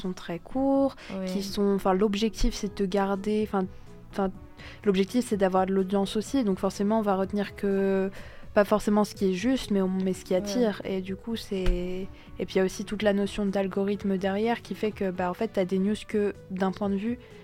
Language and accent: French; France; donc moi je suis française